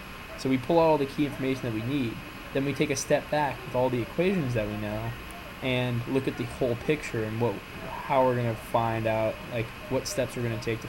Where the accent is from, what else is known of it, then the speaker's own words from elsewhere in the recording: San Jose, California, United States; now in San Diego, United States; I'm from San Jose, California. There is nothing to do in San Jose, so I'm very glad to be in San Diego now.